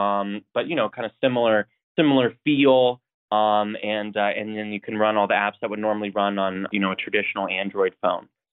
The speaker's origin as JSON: {"language": "English", "town": "Coeur d'Alene", "region": "Idaho", "country": "United States", "tie": "born or raised there", "said": "I grew up in Idaho, North Idaho, and Coeur d'Alene, if anyone knows where that is"}